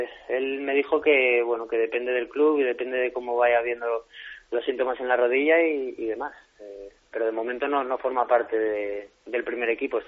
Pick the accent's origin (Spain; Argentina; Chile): Spain; como jugador español que soy, siempre me gustaría estar en la selección